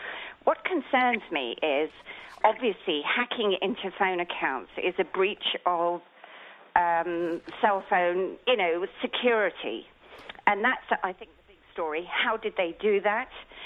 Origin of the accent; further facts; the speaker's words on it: United Kingdom; As you can hear, I'm British, and in fact, I live in London and New York and have been a foreign correspondent around the world for years.